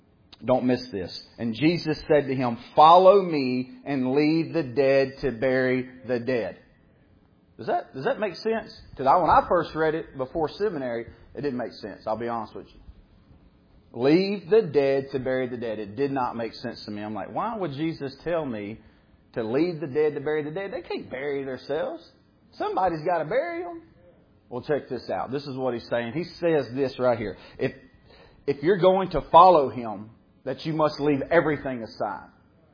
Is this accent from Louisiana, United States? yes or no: yes; Shreveport, Louisiana, United States; born there; also born or lived in Oklahoma; I was born in Shreveport. I think I was 4 years old, right, Dad, when we moved to EF. I started kindergarten in EF, and I went there until I was a junior in high school.